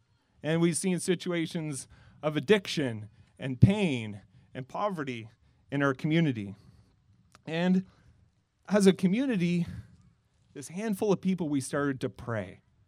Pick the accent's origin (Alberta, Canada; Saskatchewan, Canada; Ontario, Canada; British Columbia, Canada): Ontario, Canada; Niagara; I grew up right here in Niagara, so it's good to be here with you this morning.